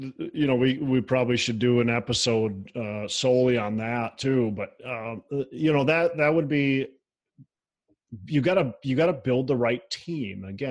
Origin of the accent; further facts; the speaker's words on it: Minnesota, United States; Well, if they're from Arizona, I'm from Minnesota.